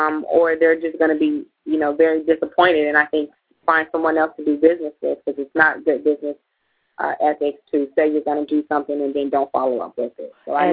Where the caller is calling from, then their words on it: Port St. Lucie, Florida, United States; I'm calling from Port St. Lucie, Florida at the moment.